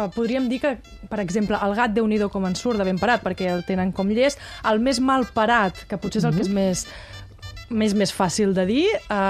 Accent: Arenys de Mar, Catalonia, Spain; nosaltres que som d'Arenys de Mar i venim de terres marineres

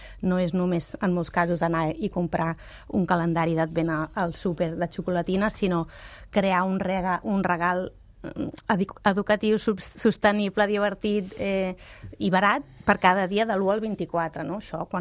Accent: Sabadell, Catalonia, Spain; Tota la meva família és de Sabadell, jo soc de Sabadell.

